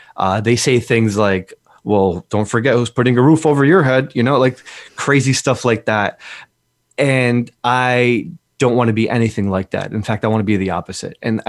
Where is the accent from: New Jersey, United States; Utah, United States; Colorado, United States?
New Jersey, United States; Newark; I grew up in Newark, New Jersey in the 90s, which is very scary place to be in the 90s.